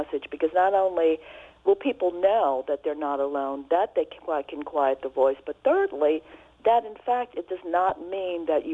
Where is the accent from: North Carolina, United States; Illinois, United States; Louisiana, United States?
Louisiana, United States; New Orleans; moved away as an adult; also born or lived in Iberville; I basically grew up in New Orleans. I was born in Iberville, but spent my entire formative years in New Orleans all the way through undergraduate, where I went to Dillard University, and then I left after graduation to go to New York to go to Columbia.